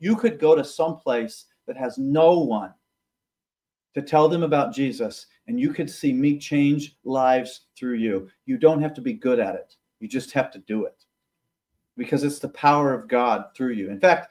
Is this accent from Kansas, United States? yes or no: yes; Kansas, United States; I grew up in Kansas. There's a lot of people in Kansas that they're custom croppers